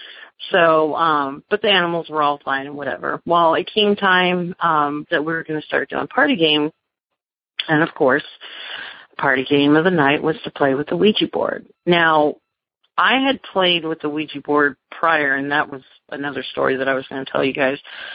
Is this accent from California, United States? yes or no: yes; Dixon, California, United States; I grew up in California, and I lived in this really small town called Dixon.